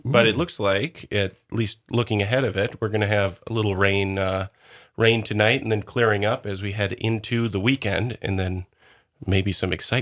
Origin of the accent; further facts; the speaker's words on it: Minnesota, United States; I'm being from Minnesota, it's like it's fine. This is nothing. Come on.